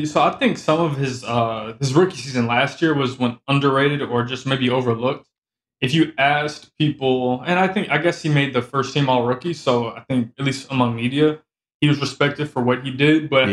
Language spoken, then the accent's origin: English; Chicago, Illinois, United States; I grew up a Bulls fan. I grew up in Chicago, Chicagoland area.